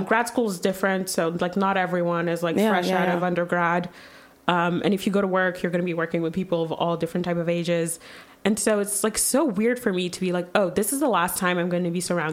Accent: Quebec, Canada; so I'm from Quebec.

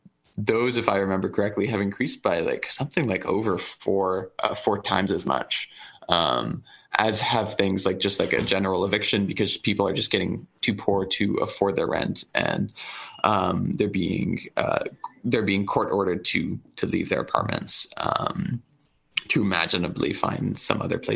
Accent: Montreal, Quebec, Canada; I grew up in Montreal, and I also remember when rents weren't as high as they currently are.

